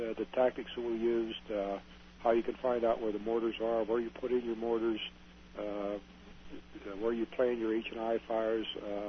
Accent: West Virginia, United States; Wheeling, West Virginia, mm-hmm. which is close to my hometown

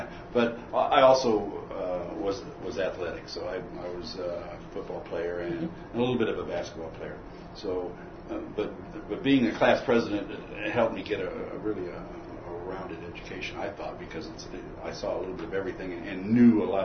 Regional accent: Fenton, Michigan, United States; also born or lived in Logan, Ohio; I was born in Logan, Ohio, southeastern part of Ohio. And I grew up in Michigan, in Fenton, Michigan, another small town.

